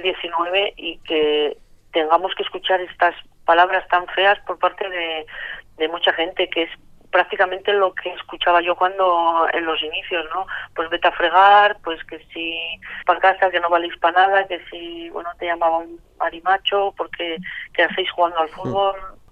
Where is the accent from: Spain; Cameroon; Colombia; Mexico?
Spain; Asturias; Soy la asturiana con más partidos internacionales absolutos